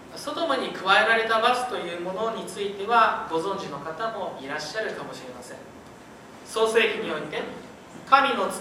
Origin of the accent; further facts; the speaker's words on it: Hayama, Kanagawa, Japan; now in Kanazawa, Japan; 実家があるのは葉山の中でも、まあ普通車がやっと通れるような不便な山の中なんですけれども、しかし私の実家が葉山にあると言いますと、